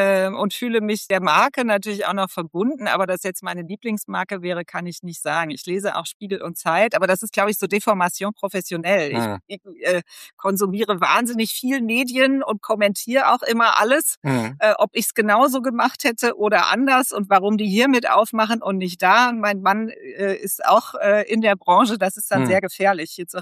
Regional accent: North Rhine-Westphalia, Germany; Ich bin ein Kind des Ruhrgebiets

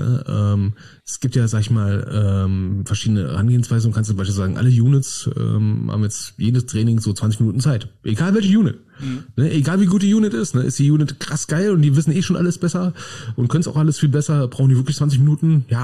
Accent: Berlin, Germany; als Berliner würde ich ja auch mal sagen, ne, es ist schon Lob, wenn man mich einfach in Ruhe lässt.

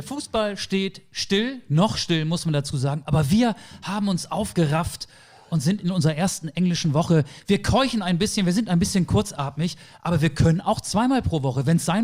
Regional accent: Lower Saxony, Germany; normalerweise sind wir aus Niedersachsen, wo ich ursprünglich herkomme, aus dem Landkreis Stade an der Elbe, so 60 Kilometer von Hamburg entfernt

